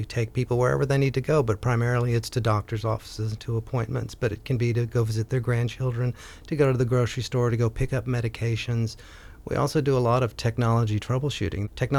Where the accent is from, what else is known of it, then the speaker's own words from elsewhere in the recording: Texas, United States; even though they lived in Iowa and I grew up in Texas.